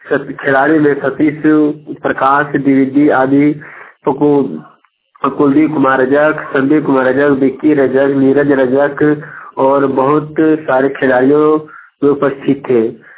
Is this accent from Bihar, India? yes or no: no; Jharkhand, India; मैं बजरंग नगर से बोल रहा हूँ, कोरमा जिला का निवासी हूँ।